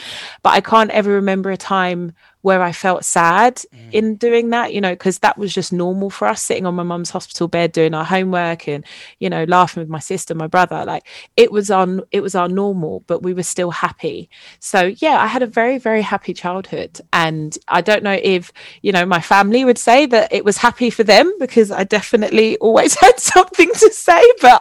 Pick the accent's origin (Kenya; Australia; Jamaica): Jamaica; I'm Jamaican, I'm so proud of my heritage.